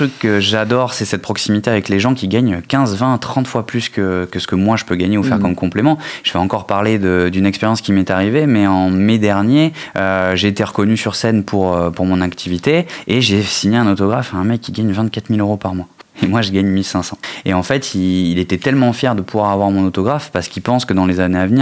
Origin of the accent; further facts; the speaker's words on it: Périgueux, Nouvelle-Aquitaine, France; born there; Moi, je suis français. Je suis né ici à Périgueux.